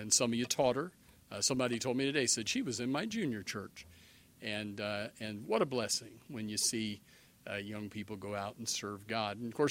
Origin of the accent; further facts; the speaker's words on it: Indiana, United States; that's near to my heart because I'm from Indiana. And I'm always glad to hear of good churches in Indiana.